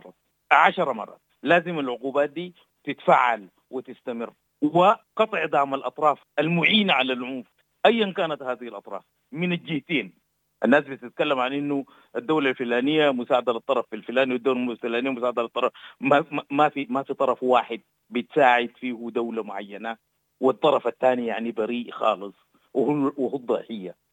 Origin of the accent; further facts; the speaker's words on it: Sudan; الفاعلين الدوليين يشتغلوا معانا كسودانيين في مسألة وقف الحرب